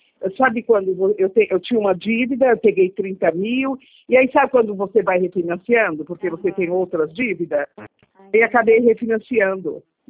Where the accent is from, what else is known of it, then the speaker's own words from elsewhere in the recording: Caraguatatuba, São Paulo, Brazil; eu sou de Caraguatatuba, certo?